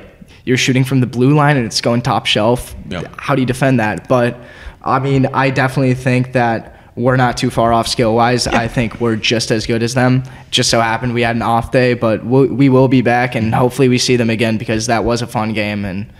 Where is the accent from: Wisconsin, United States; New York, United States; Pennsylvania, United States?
Pennsylvania, United States; Philadelphia; born there; I was born in Philadelphia, so go Flyers.